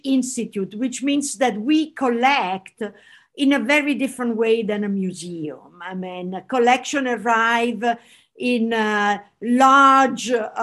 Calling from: Los Angeles, California, United States; So I'm joining from Los Angeles.

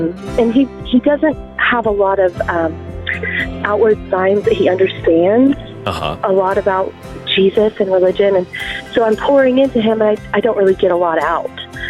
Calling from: Midland, Texas, United States; I am calling from Midland, Texas.

